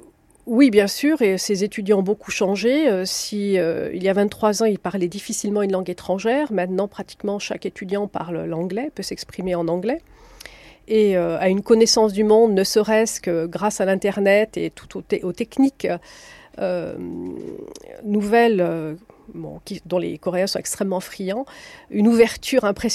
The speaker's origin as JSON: {"language": "French", "country": "France", "said": "c'est vrai qu'on a du mal à comprendre en tant que Français"}